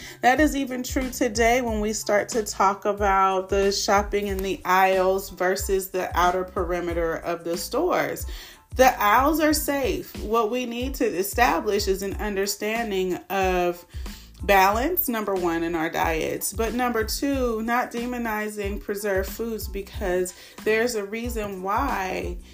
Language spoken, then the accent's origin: English; Oakland, California, United States; it's easy to say, oh, hey, I'm from Oakland, where I sit in free food lines. Like, that is, it was a thing because of the time of the time I was born, the time that I lived in the city of Oakland.